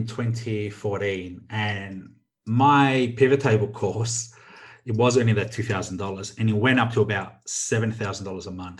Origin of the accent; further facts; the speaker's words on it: Australia; Like, you know, I came from Australia when you're on, you know, $80,000 to $100,000 plus.